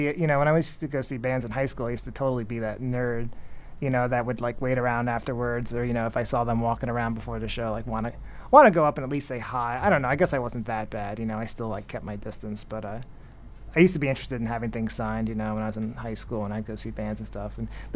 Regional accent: New Jersey, United States; I was growing up in North Jersey, actually, from second grade to end of seventh grade, I was in North Jersey, and this is in the 80s

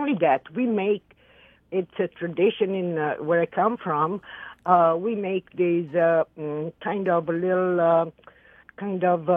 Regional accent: Molfetta, Apulia, Italy; English is a second language; I come from Puglia, south of Italy, in town called Morfetta near Bari.

